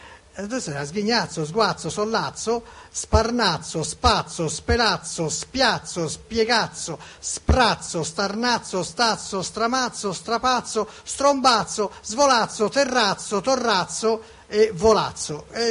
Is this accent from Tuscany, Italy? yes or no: yes; Florence, Tuscany, Italy; siamo fiorentini, siamo nel vernacolo